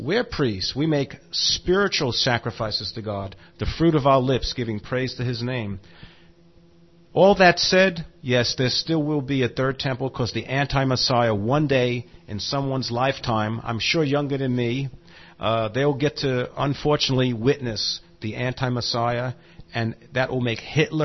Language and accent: English; New York, United States; now in Tennessee, United States; I'm from New York, but I'm in Tennessee for some reason.